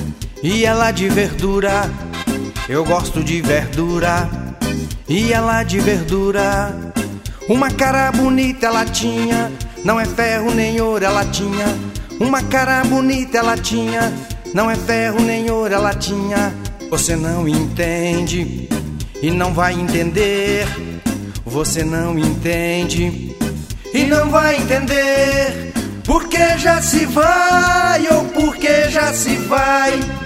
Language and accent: Portuguese; Goiás, Brazil; Não sou diabético, sou de Goiás.